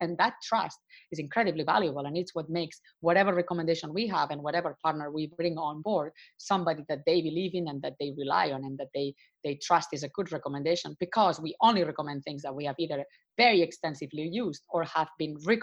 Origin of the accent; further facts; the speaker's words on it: Barcelona, Catalonia, Spain; I am from Barcelona, which you can probably tell by the way I say my name.